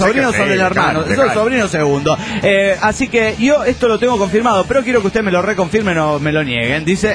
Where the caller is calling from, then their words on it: Querétaro, Mexico; de Querétaro, México!